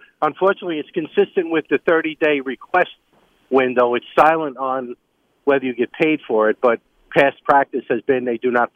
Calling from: LaGrangeville, New York, United States; Good morning, LaGrangeville, New York, in Hudson Valley.

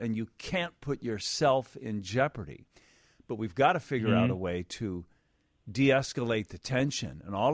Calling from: Chicago, Illinois, United States; And that's funny because I'm calling you from Chicago.

